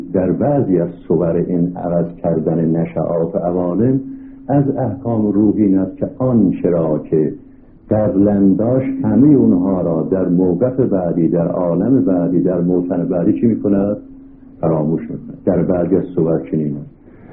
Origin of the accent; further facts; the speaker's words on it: Tehran, Tehran Province, Iran; من در تهران بودم، وضع خاصی داشتم، من تهرانی هستم، من ساکن مشهد نیستم